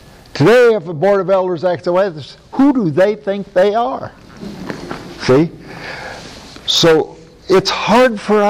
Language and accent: English; Iowa, United States; I was raised in Iowa. We don't go do a washing. We do washing.